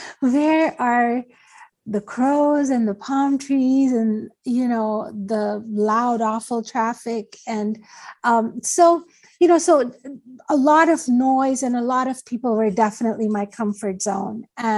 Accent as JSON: {"language": "English", "town": "Karachi", "region": "Sindh", "country": "Pakistan", "said": "I am originally from Pakistan, from Karachi"}